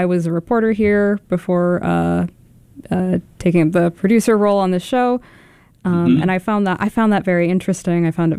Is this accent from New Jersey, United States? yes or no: yes; New Providence, New Jersey, United States; So I am from New Jersey, Union County. The town that I live in is relatively small. It's New Providence, if anybody knows it.